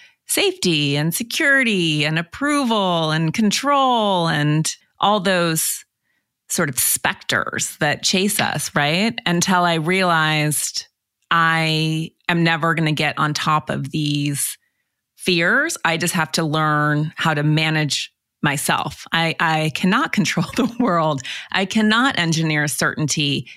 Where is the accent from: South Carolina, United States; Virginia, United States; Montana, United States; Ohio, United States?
Montana, United States; So I grew up in Montana, which is a rural state in the US, and I grew up very much in nature with horses, and my parents were both transplants there.